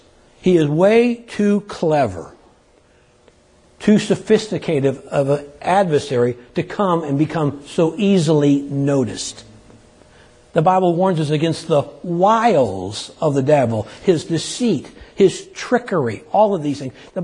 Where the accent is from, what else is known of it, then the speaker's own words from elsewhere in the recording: Texas, United States; But we're from Texas, so we say y'all too, right?